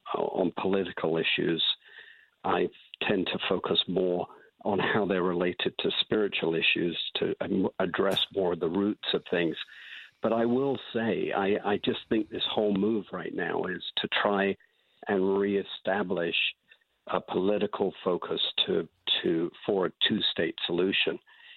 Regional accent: United Kingdom; Yes, I'm a British Jew.

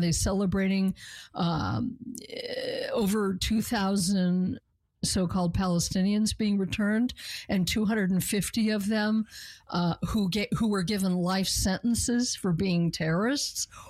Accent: United States; You know, I'm an American Jew.

